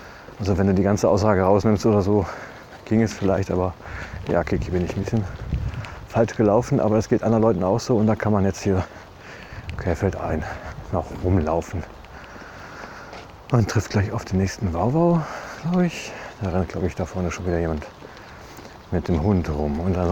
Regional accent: West Germany, Germany; Boah, weiß man als Westdeutscher auch gerade nicht, ne?

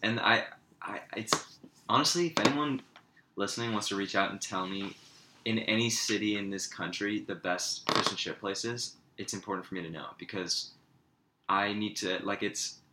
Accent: England, United Kingdom; it's hard for me to enjoy fish and chips anywhere because I'm from England, man.

